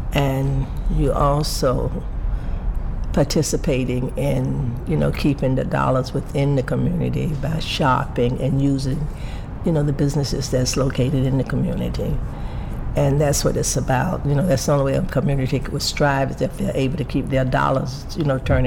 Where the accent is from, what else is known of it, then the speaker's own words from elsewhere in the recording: Georgia, United States; now in Brooklyn, United States; I didn't grow up here, but I've lived here for a good portion of my life. I actually grew up in Georgia, a place in the South.